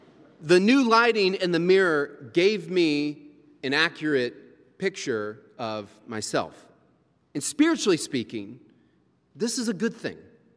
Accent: Louisville, Kentucky, United States; I grew up in Louisville, and my parents had this basement that I spent most of my time in.

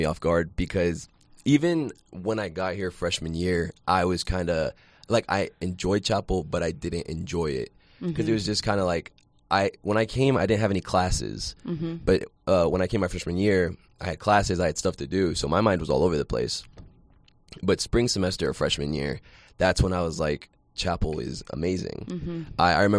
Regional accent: Florida, United States; I'm Colombian. So I'm Latino. I'm from South Florida.

